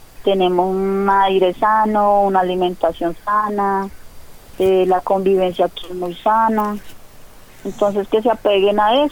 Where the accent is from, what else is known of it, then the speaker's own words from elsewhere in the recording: Ibagué, Tolima, Colombia; now in Bogotá, Colombia; 12 años estoy acá en Bogotá, vengo del departamento del Tolima, más exactamente nací en Atagama, me crié en Ibagué.